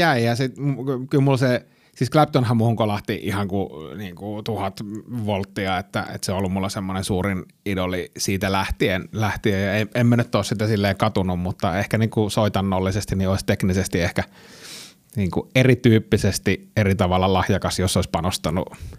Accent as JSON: {"language": "Finnish", "town": "Suomussalmi", "region": "Kainuu", "country": "Finland", "said": "Mä oon siis Kainuusta kotoisin, Suomussalmet, pieneltä paikkakunnalta."}